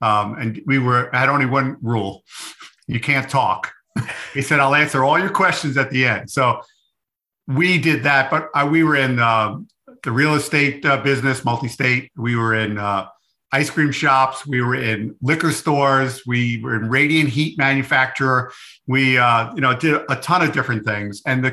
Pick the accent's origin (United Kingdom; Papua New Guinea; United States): United States; New York City, New York; accent: New York; now in Arizona, United States; Yeah, I have a little trace of my New York accent, but who knows? I've been living in Arizona for 20 years.